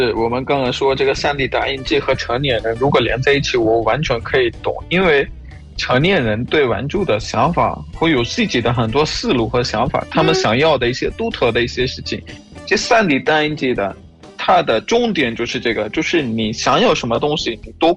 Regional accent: Pakistan; Chinese is a second language; 大家好，我是来自巴基斯坦的

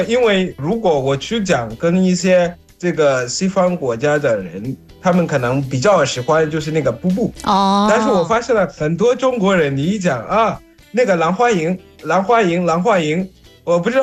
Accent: Zimbabwe; Chinese is a second language; 我是来自津巴布韦的

